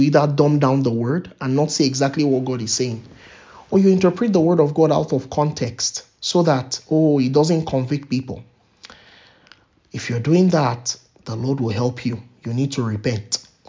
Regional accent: Nigeria; I remember when I was growing up in Nigeria, sometimes I would get some very, it's not sometimes, I got some very strict discipline from my parents.

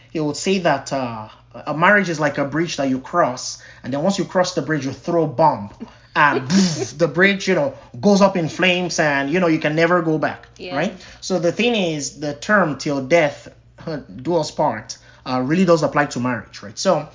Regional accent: Nigeria; as Victoria said, I'm Nigerian and she's American.

